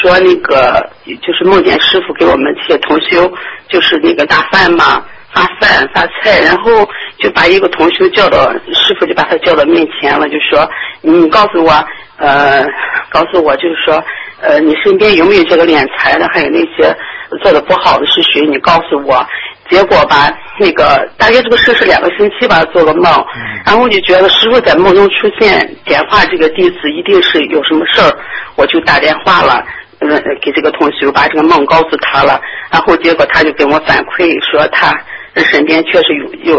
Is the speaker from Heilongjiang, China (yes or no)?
no; Shanghai, China; 然后我是上海的